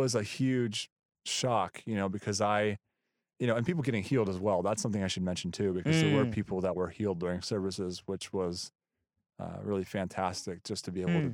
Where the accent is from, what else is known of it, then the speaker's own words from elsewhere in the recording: United States; I'm just this American guy that's cool that I'm there because I'm American.